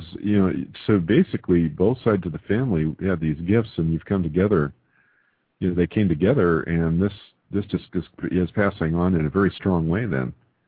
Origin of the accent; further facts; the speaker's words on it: California, United States; It's funny because I grew up in the Sierra Nevadas, and our family would spend weekends out in the bush.